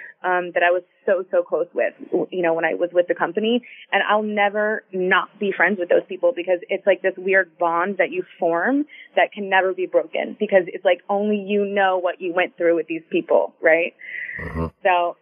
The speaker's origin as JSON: {"language": "English", "town": "Houston", "region": "Texas", "country": "United States", "moved": "as an adult", "said": "I moved my entire life. I'm from Houston. I had never lived anywhere else. I moved my life to Tampa"}